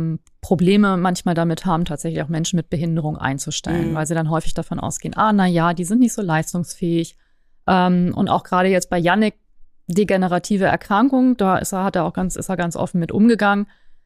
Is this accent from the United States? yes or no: no; Göttingen, Lower Saxony, Germany; ich komme ja aus Göttingen